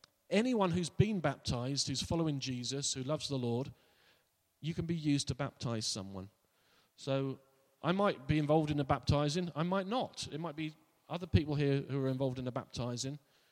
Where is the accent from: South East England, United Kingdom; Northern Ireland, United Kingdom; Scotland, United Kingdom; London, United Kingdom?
South East England, United Kingdom; Yateley; in Yateley, where I was brought up in Hampshire, or Surrey